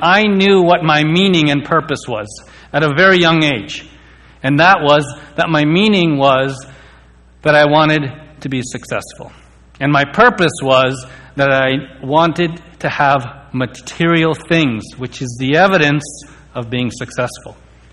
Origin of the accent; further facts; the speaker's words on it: Canada; also born or lived in New Delhi, India; born in New Delhi, India. And my family is from a Hindu background. And when I was about a year old, it was my mom and dad and my older brother. We moved to Canada. And that's where we settled.